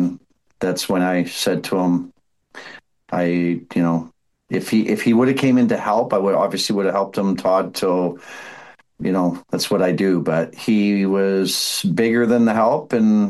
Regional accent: Edmonton, Alberta, Canada; Growing up in Edmonton, watching him play, my oh my.

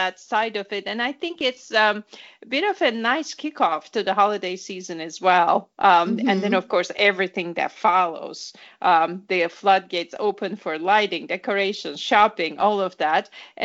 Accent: Turkey; Given I am from Turkey.

